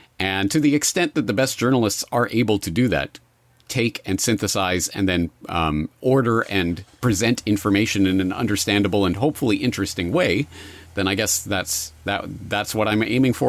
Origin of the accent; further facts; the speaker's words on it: Canada; but obviously growing up in Canada, I hadn't been exposed to his documentaries before.